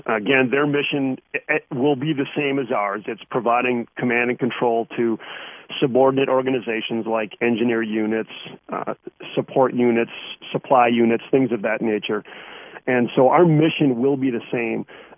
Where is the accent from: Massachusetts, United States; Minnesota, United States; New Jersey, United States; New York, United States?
Minnesota, United States; Well, I'm growing up in Minnesota. I joined the military right out of college.